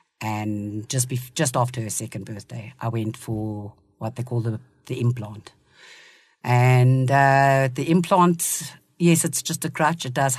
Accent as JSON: {"language": "English", "country": "Zimbabwe", "tie": "born or raised there", "said": "I come from Zim. We grew up in Zimbabwe. Pretty normal life."}